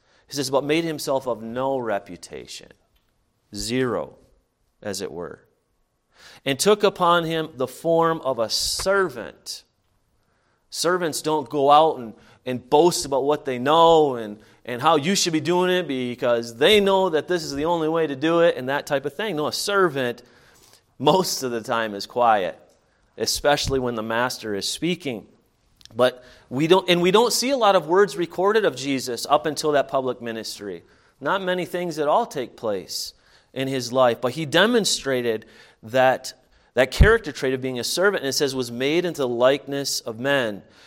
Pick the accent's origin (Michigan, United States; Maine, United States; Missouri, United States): Michigan, United States; I said, we're from the United States, and told him Michigan, you know, the border with Canada.